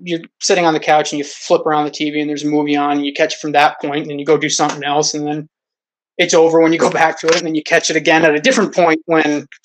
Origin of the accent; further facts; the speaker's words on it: Poughkeepsie, New York, United States; I'm a freelance illustrator from Poughkeepsie, New York.